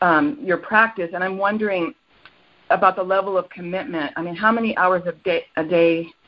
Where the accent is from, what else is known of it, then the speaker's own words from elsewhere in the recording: California, United States; So I'm from the San Francisco Bay Area.